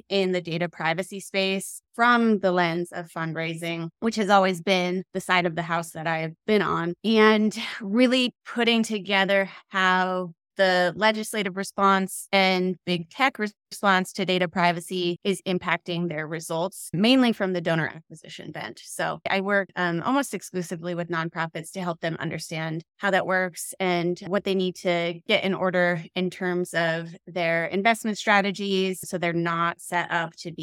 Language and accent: English; Denver, Colorado, United States; I grew up in Denver, Colorado, and kind of happened into the nonprofit space.